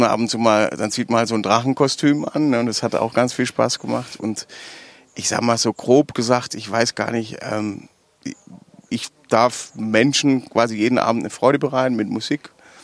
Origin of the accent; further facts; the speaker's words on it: Baden-Württemberg, Germany; accent: Swabian; Du darfst bei uns in Baden-Württemberg darfst du nicht auf die Bühne gehen und Hochdeutsch sprechen. Alles schon gar nicht als Schwabe.